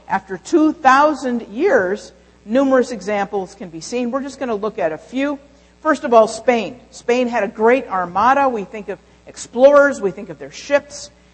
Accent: United States; I tell people I've converted, well, I'm American, so I converted when I moved here from Fahrenheit to Celsius. That's about it. I'm a converted sinner, not a converted Jew. Jew, I was born a Jew and I'll die a Jew.

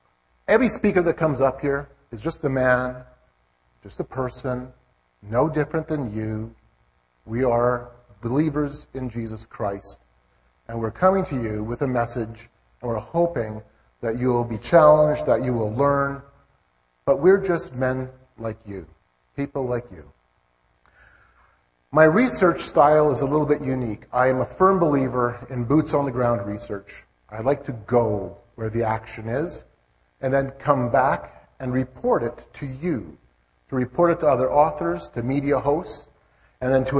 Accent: Gladstone, Manitoba, Canada; Yes, I'm a local boy in terms of the prairies. I come from Manitoba. I was born and raised in the Gladstone area of Manitoba.

